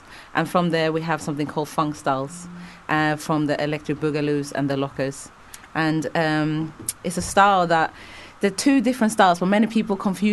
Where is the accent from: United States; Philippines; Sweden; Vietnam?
Sweden; Stockholm, Stockholm County; I grew up in Sweden, so I started dancing.